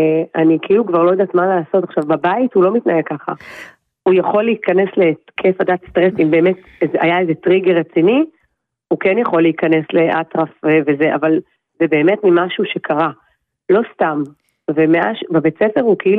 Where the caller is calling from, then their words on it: Nahariya, Northern District, Israel; אני מדברת מנהריה, זה חשוב פשוט